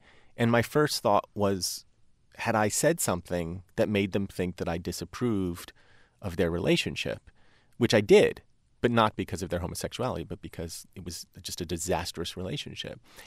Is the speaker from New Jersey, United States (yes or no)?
yes; New Jersey, United States; Well, I grew up in New Jersey in, you know, my formative years were kind of the mid-80s. And the mid-80s in New Jersey became kind of like ground zero for American culture in general.